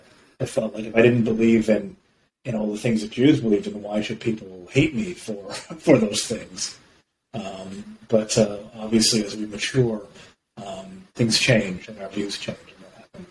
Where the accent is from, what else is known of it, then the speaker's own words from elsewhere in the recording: Toronto, Ontario, Canada; As far as my engagement with Judaism, I grew up in Toronto, Canada. I'm, I guess, a third generation Canadian. Grew up Reform